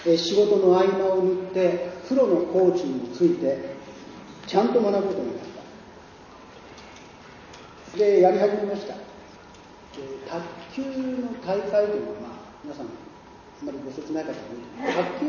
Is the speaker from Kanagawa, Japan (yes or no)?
no; Nagaoka, Niigata, Japan; 長岡、新潟県長岡市と書いてもわからない人がいるぐらいの都市です。私の故郷です。